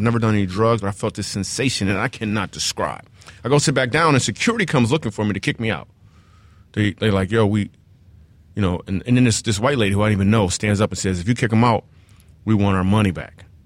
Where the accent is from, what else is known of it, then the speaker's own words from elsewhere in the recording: Grand Rapids, Michigan, United States; I was actually at a movie theater when I was 17 years old in Grand Rapids, Michigan, my hometown